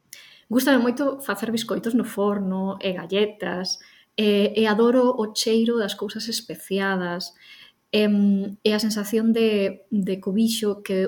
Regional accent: Vigo, Galicia, Spain; Pero claro, eu son de Vigo.

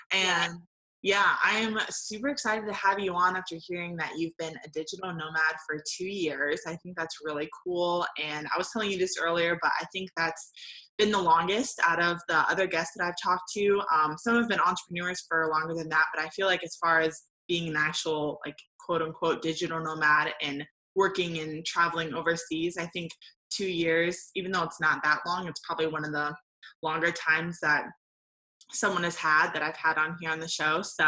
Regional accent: Midwest, United States; Maybe it's because we're both from the Midwest.

